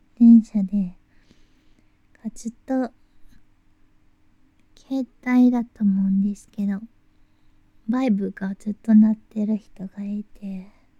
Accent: Tokyo, Japan; 東京都出身です。

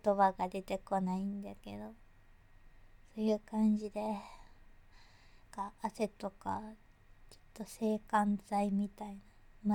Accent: Tokyo, Japan; 東京都出身です。

